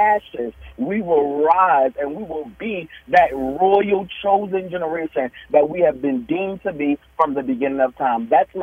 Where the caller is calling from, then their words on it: Baltimore, Maryland, United States; I'm calling live from Baltimore.